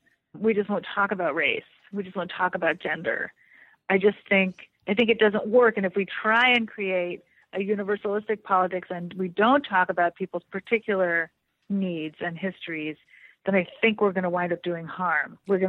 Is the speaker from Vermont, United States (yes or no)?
yes; Vermont, United States; I'm from Vermont.